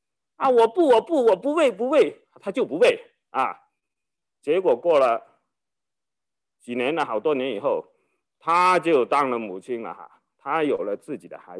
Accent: Guangdong, China; 就是我们广东人就是说，假如我们空手去见人呢，就拿着两把香蕉

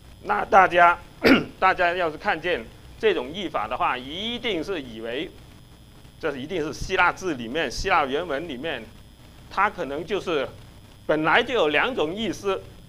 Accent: China; 我们中国人刚才说的那个礼字

